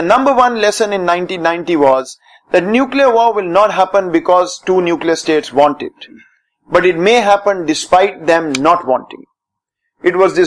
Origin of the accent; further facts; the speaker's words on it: Pakistan; Not necessarily as a Pakistani, because that's not what a scholar does